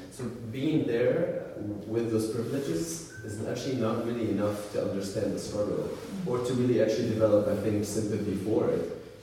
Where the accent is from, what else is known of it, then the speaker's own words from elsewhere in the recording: Egypt; I mean, I'm from Egypt, a country that has been kind of ravaged by tourism.